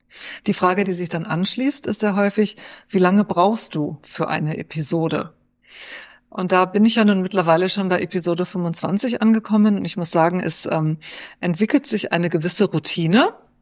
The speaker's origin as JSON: {"language": "German", "town": "Oberhaching", "region": "Bavaria", "country": "Germany", "tie": "born or raised there", "said": "ich würde gerne hier in Oberhaching, in meinem Heimatort, gerne einen Live-Podcast aufnehmen"}